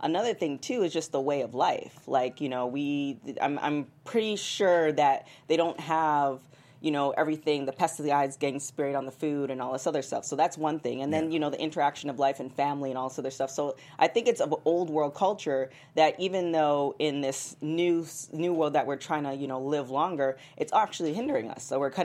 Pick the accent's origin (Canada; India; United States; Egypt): Canada; I'm Canadian.